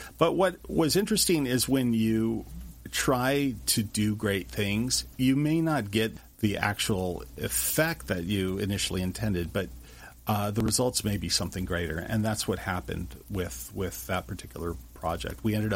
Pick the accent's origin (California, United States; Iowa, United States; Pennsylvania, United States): California, United States; Los Angeles; You know, I grew up here in Los Angeles like you, Don